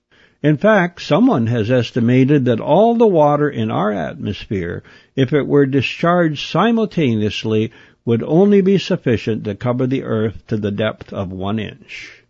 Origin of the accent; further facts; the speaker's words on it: Canada; And I'm not just saying that because I'm a Canadian.